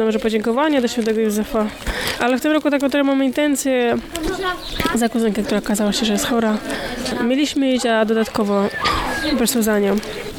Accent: Czastary, Łódź Voivodeship, Poland; Z Czastar. Bardzo blisko Sokolnik.

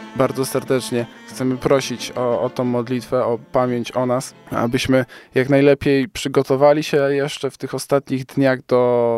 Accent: Koźmin Wielkopolski, Greater Poland Voivodeship, Poland; ja pochodzę z parafii miejskiej, z parafii w Koźminie Wielkopolskim, świętego Stanisława

